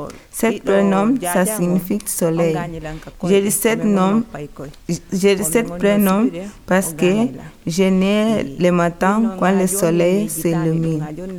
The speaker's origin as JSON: {"language": "French", "country": "Guinea-Bissau", "second_language": "French", "said": "je viens de Guinée Bissau j'ai 18 ans"}